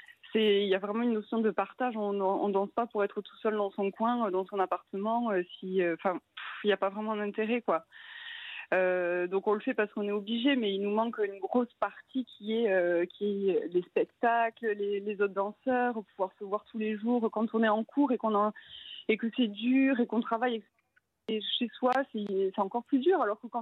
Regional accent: Toulouse, Occitanie, France; En plus, moi, je venais de Toulouse, donc j'ai laissé quand même tous mes amis là-bas, les amis de mes parents, donc on était un peu tout seul quand même à Paris.

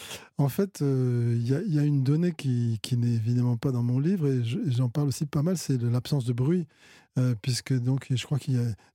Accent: France

